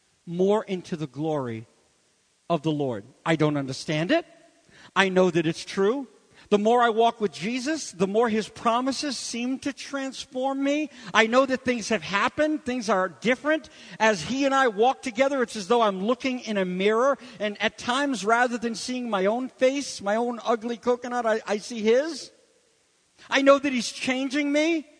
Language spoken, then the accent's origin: English; New England, United States; We're from New England. We eat caw hogs.